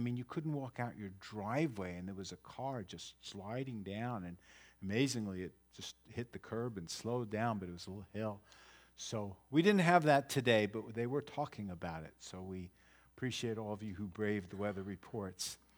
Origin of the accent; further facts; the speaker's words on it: New York, United States; I grew up in New York, as you've heard me talk about from time to time, where we have lots of snow